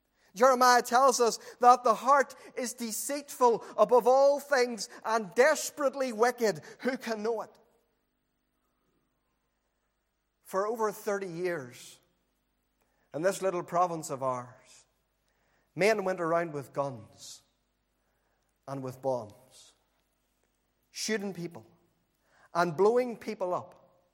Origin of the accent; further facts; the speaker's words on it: Warrenpoint, Northern Ireland, United Kingdom; I came from Warren Point, an extremely Republican town, and it wasn't easy growing up when you came from the Protestant community in a place like Warren Point.